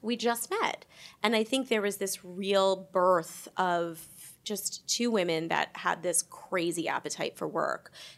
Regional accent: Long Island, New York, United States; No, I'm like Jewish from Long Island.

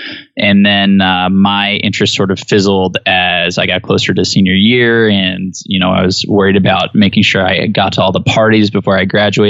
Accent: New Jersey, United States; also born or lived in Philadelphia / Atlanta / South Carolina; So I'm from New Jersey, but my family moved around a bunch. So with my mom's job, we ended up in Philadelphia for a little bit, down in Atlanta. We've had a place in South Carolina.

